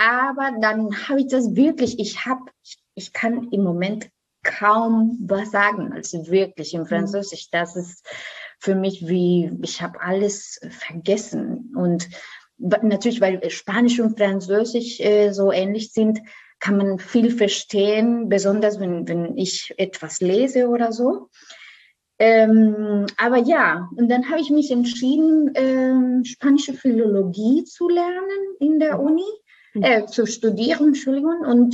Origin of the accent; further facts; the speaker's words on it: Costa Rica; German is a second language; now in Germany; Ich komme aus Costa Rica.